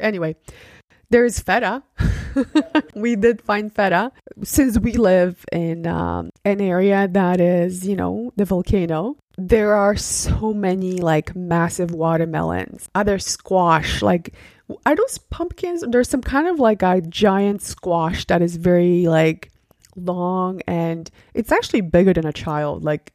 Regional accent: Canada; also born or lived in Poland; now in Italy; So I was born in Poland, moved to Canada when I was a kid.

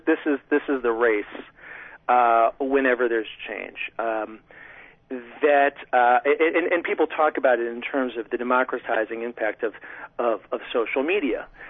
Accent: Washington, D.C., District of Columbia, United States; born there; I was born in Washington, D.C., okay? I mean, I live in Washington, D.C. My father spent his career in the federal government.

